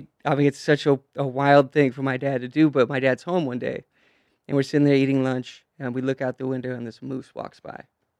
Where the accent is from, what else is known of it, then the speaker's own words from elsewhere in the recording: Alaska, United States; You know, growing up in Alaska, everybody thinks we were hunters.